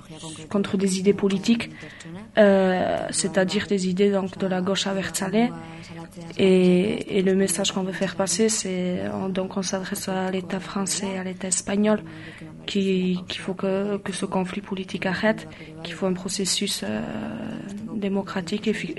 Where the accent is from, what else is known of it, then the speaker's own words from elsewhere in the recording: Nouvelle-Aquitaine, France; oui, on est de Chegui, et oui, on va continuer à revendiquer nos droits à militer politiquement, et on va continuer donc cette bataille politique ici au Pays Basque Nord.